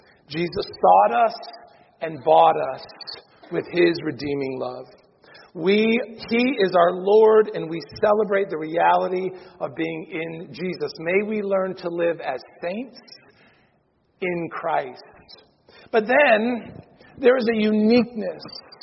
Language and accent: English; United States; I live in Jacksonville. I'm an American.